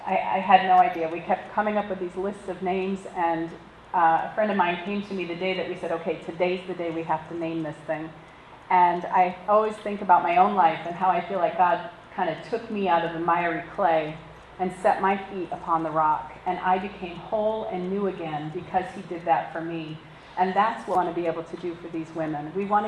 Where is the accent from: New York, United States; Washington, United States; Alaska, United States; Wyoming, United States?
New York, United States; Corning; I'm from Corning, New York. We are, you know, this pretty little town. We have, it's just a great place to grow up and to live.